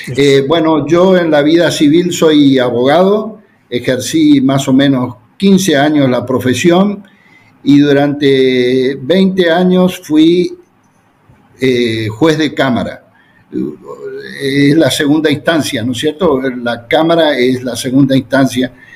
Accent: Corrientes, Argentina; sí, yo soy correntino, esto es una provincia de Argentina que es muy celosa de su autonomía.

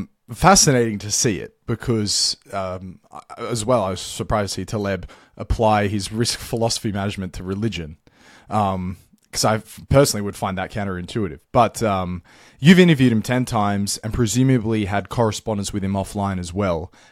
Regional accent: Australia; also born or lived in Netherlands / Mexico; now in Sweden; I live now in Sweden, before the Netherlands, before Mexico, but I'm from Australia.

